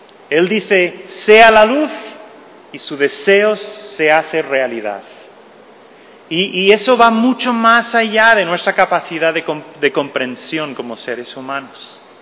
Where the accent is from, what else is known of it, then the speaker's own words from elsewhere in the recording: California, United States; Al menos yo soy de California y no tenemos cielos como estos de aquí.